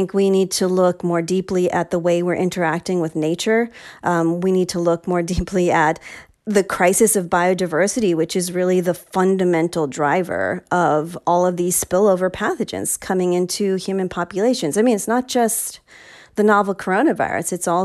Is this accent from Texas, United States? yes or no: no; New York City, New York, United States; born there; I'm from New York City. That's where I was born.